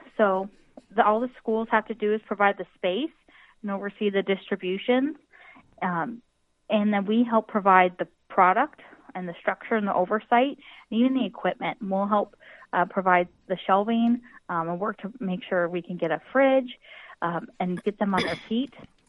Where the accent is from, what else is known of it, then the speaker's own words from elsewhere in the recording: Iowa, United States; come from rural North Central Iowa. So knowing that the Food Bank of Iowa helps people not only in my hometown and the community where I live now